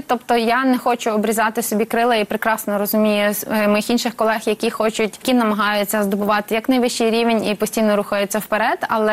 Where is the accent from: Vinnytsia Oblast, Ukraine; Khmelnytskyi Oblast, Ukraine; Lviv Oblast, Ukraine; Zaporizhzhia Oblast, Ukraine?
Lviv Oblast, Ukraine; Brody; я сама також родом з Бродів і фактично біля цієї синагоги виросла.